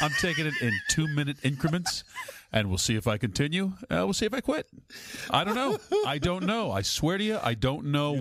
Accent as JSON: {"language": "English", "town": "Philadelphia", "region": "Pennsylvania", "country": "United States", "tie": "born or raised there", "also_born_or_lived": "Radnor", "said": "Philadelphia in the city for most of my life, and then just beginning of high school around then, whatever, moved out to the suburbs, out to Radnor, Villanova, near Villanova University out there."}